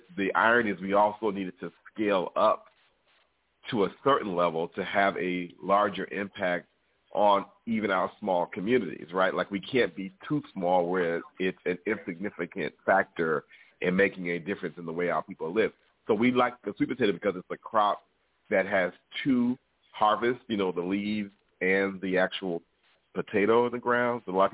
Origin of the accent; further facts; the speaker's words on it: Boston, Massachusetts, United States; I'm from Boston, Massachusetts